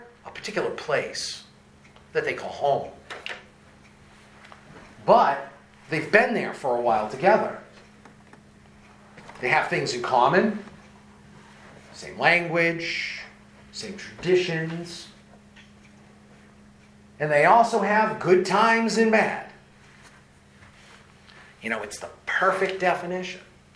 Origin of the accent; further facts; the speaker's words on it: Northbridge, Massachusetts, United States; So I was born and raised in Northbridge. I played football in Northbridge.